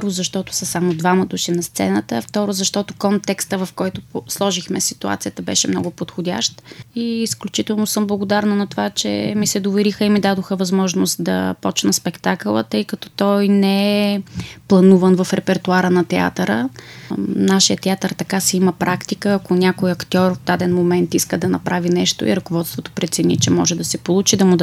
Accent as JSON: {"language": "Bulgarian", "town": "Ruse", "region": "Ruse Province", "country": "Bulgaria", "said": "Аз като режисьор и сценограф съм си русенка и играя в русенския театър."}